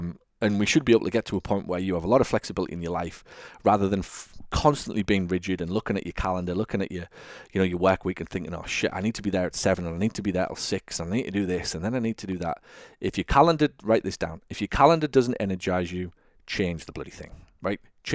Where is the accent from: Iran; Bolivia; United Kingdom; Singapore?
United Kingdom; England; now in United States; And given that I'm English, I've decided to stay on English time.